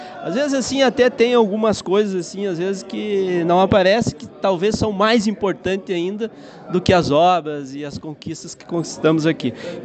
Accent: Espumoso, Rio Grande do Sul, Brazil; born there; Espumoso faz parte da minha vida. Eu pretendo ainda, né, morar em Espumoso, né, terminar a minha vida aqui, aonde eu nasci e aonde eu quero voltar.

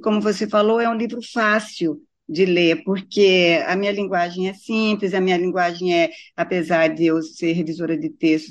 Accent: Três Passos, Rio Grande do Sul, Brazil; inclusive porque eu sou gaúcha também

